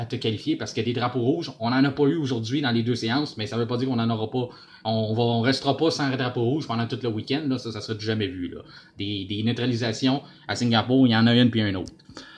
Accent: Montreal, Quebec, Canada; nous, là, quand on vient de Montréal, ben, je parle pour moi

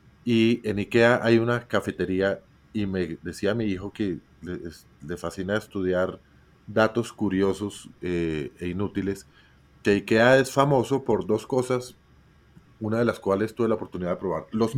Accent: Antioquia, Colombia; Yo también soy paisa

